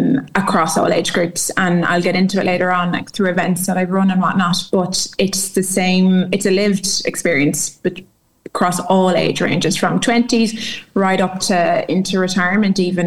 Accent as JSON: {"language": "English", "town": "Sligo", "region": "Connacht", "country": "Ireland", "tie": "born or raised there", "moved": "as an adult", "lives_now": "Dublin, Ireland", "said": "I grew up in Sligo all my life, and I moved to Dublin for college. And I was there for 8 years between college and working there."}